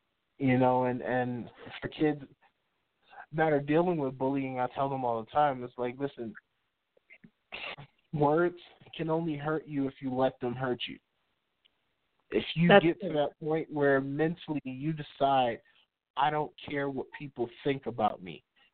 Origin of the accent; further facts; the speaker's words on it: Bronx, New York, United States; growing up in the Bronx, you got bodegas and pizzerias and Chinese restaurants and chicken places all around you.